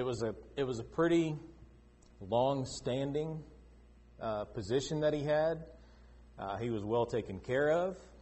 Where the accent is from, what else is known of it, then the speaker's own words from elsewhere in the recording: Florida, United States; I grew up in Florida. Never experienced a truly bad hurricane where we lived at.